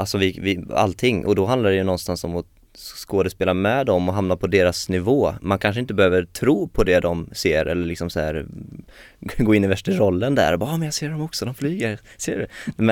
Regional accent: Strömstad, Västra Götaland County, Sweden; för risken fanns ju även att jag skulle hamna liksom i min hemstad Strömstad.

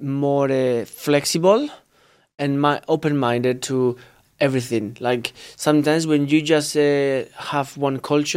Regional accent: Yorkshire and the Humber, United Kingdom; I am from Yorkshire. I'm loving the pod and believe it. I'm loving the pod and believe it or not, I am a 26-year-old

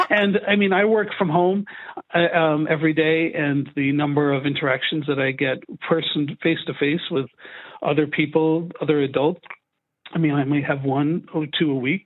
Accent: United States; now in Ireland; being American living over here, even though I've been in Ireland 20 years, I'm not Irish.

